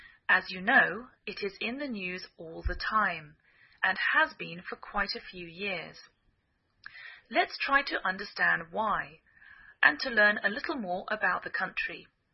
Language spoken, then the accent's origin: English; England, United Kingdom; now in United States; I'm English, I live in the northwest of the United States